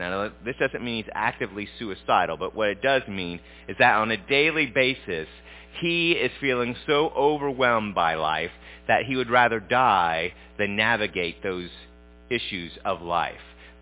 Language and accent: English; Smithville, United States; I grew up in Smithville, not far from here, about 2,000 people in Smithville.